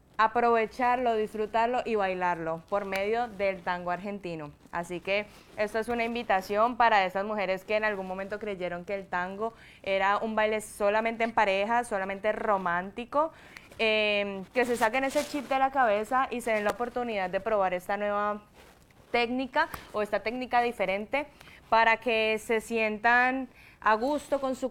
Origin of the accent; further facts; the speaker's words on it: Cali, Valle del Cauca, Colombia; Sí, soy caleña.